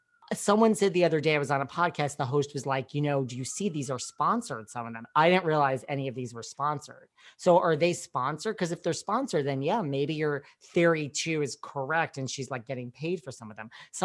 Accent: New York, United States; Now, listen, I mean, I'm from New York

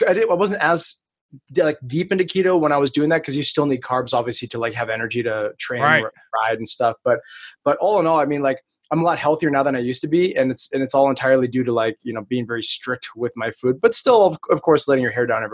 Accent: Hawaii, United States; I was born and raised in Hawaii. So to me, like soul food.

